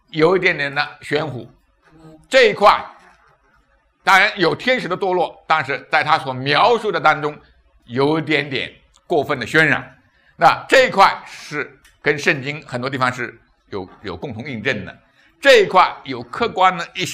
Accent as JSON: {"language": "Chinese", "country": "China", "said": "我们中国文化里面很多东西真的不是很好的"}